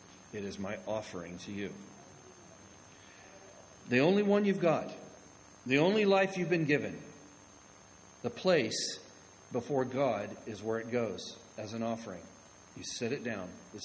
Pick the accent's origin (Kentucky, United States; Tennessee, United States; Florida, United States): Florida, United States; I'm from Florida.